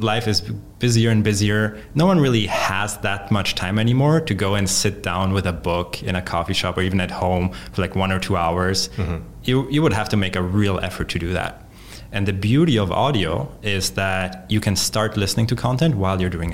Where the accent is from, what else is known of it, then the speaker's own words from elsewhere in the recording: Austria; So for the name, the Polish pronunciation would be … because I grew up in Austria, the German pronunciation is